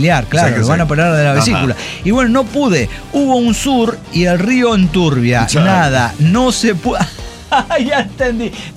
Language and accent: Spanish; Oaxaca, Mexico; de Oaxaca.